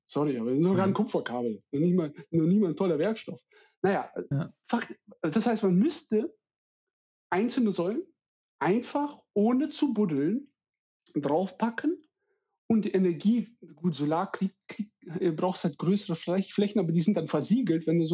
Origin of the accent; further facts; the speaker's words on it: Siberia, Russia; Also ich bin selber in Sibirien aufgewachsen, wir hatten einen Hof mit Tieren und so weiter.